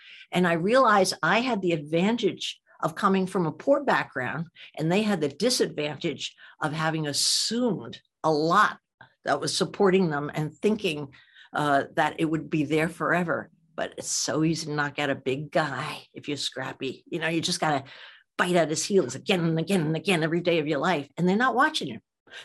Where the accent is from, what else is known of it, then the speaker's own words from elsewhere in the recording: New Jersey, United States; I was from New Jersey.